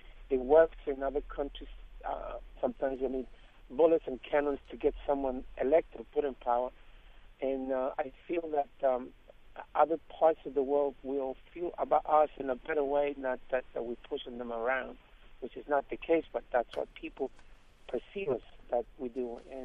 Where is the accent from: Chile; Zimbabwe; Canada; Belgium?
Chile; now in United States